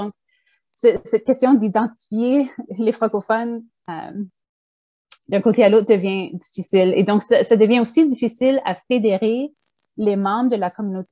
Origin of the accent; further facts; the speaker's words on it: Ontario, Canada; now in Vancouver, Canada; Donc, moi, je suis franco-ontarienne, je suis arrivée à Vancouver seulement en 2017